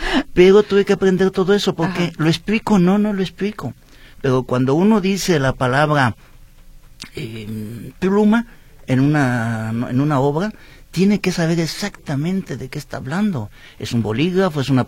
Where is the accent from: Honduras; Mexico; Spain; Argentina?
Mexico; also born or lived in France; now in Guadalajara, Mexico; estoy jubilado por Francia y paso la mitad de mi año allá y la mitad de mi año aquí en Guadalajara. Pero soy tan mexicano que me negué a recibir la nacionalidad francesa. Yo soy mexicano